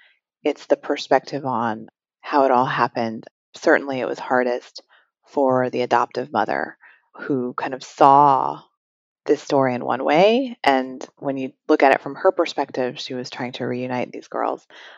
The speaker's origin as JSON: {"language": "English", "region": "Illinois", "country": "United States", "tie": "born or raised there", "said": "Illinois, not far from where I grew up. So I was automatically interested from an identity standpoint, being Asian American, living in the Midwest, growing up at that time period."}